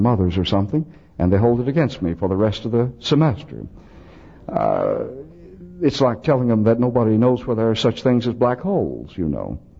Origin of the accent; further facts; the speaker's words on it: El Paso, Texas, United States; You know, I'm from El Paso.